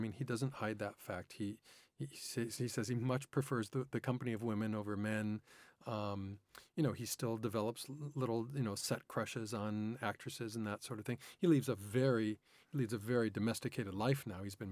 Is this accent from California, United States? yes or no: yes; Los Angeles, California, United States; And now I grew up in Los Angeles, so I saw that film.